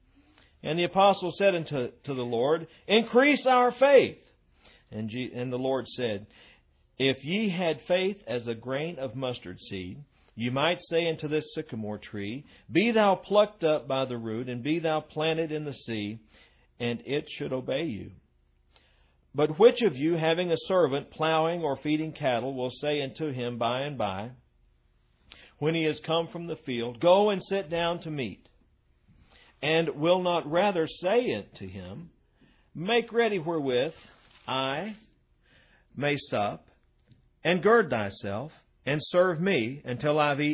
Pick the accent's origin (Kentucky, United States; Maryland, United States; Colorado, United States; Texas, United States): Kentucky, United States; A lot of times when I tell people I'm a Baptist from Kentucky, the first thing that they ask is, does anybody know what that would be?